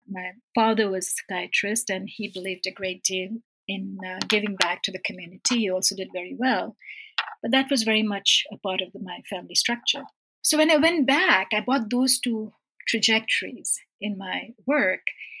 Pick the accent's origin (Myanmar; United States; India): India; New Delhi, Delhi; I remember when I was a very young girl and I grew up in New Delhi, and I read David Copperfield by Dickens